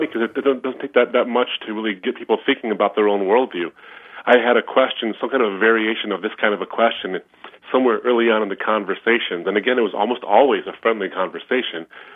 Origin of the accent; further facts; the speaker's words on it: United States; Well, I was from Lebanese background, and I was raised here in the States.